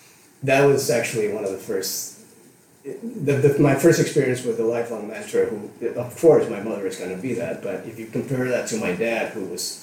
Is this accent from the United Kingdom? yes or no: no; Puerto Rico; English is a second language; now in United States; And I barely spoke English. I spoke most than a lot of people did in Puerto Rico, but it's different when you come to the States growing in a Spanish-speaking island. It's more Spanglish.